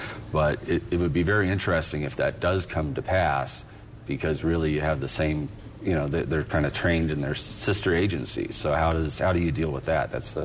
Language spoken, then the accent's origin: English; Denver, Colorado, United States; Well, it's interesting, and I'm originally from Denver, actually, and I'm licensed in Colorado